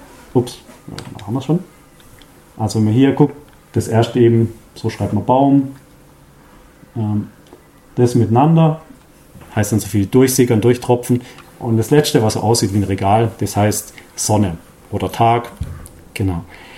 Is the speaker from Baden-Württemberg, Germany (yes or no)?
yes; Freiburg, Baden-Württemberg, Germany; ich bin aus Freiburg oder aus der Nähe von Freiburg, ein Badner, man kommt nach Schwaben, da ist die Sprache schon anders.